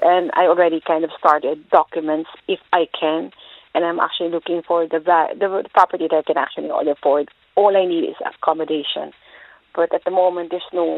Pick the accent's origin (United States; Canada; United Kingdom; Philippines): Philippines; now in Ireland; I'm actually from the Philippines.